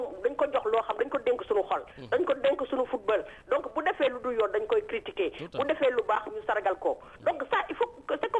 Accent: Senegal; on est sénégalais

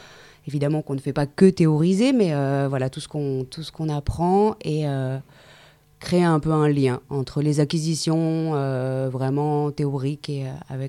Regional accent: Provence-Alpes-Côte d'Azur, France; Je suis originaire du Var.

